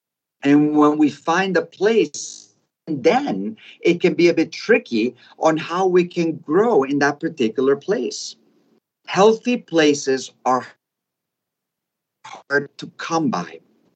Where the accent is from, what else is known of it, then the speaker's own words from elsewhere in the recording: Cala Rajada, Balearic Islands, Spain; moved away; But then if I found someone from Cala Rajada, it was even better, which is my hometown.